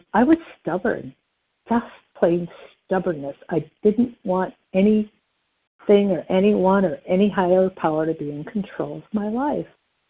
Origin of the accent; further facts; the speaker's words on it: Wisconsin, United States; I'm from Wisconsin, Central Time